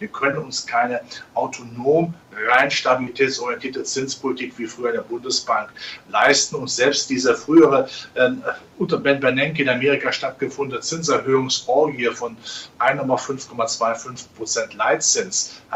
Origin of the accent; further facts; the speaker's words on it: Rhineland, Germany; ich als Rheinländer in der Karnevalssprache